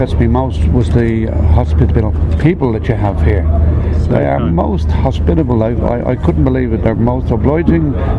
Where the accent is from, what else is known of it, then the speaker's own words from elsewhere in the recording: Sydney, New South Wales, Australia; I'm from Sydney indeed.